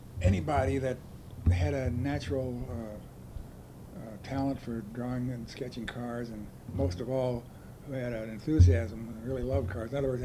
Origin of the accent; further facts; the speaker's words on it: Baltimore, Maryland, United States; born there; and I was born in Baltimore, Maryland, on September 23rd, 1912.